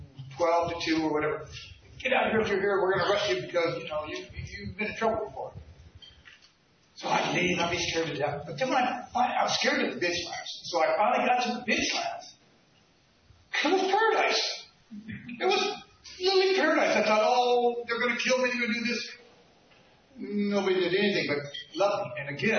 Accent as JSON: {"language": "English", "town": "Lodi", "region": "California", "country": "United States", "lives_now": "Santa Cruz, United States", "said": "I'm from Lodi. I ended up here two or three years ago in Santa Cruz because of a bad divorce thing"}